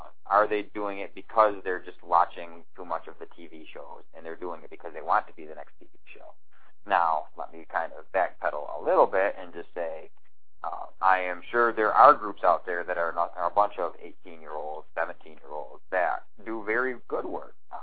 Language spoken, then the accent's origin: English; Massachusetts, United States; You know, I'm from Massachusetts. So there's books called Haunted Massachusetts